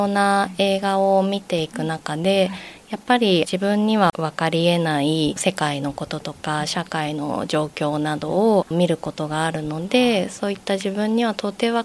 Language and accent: Japanese; Fujisawa, Kanagawa, Japan; 藤沢育ちです。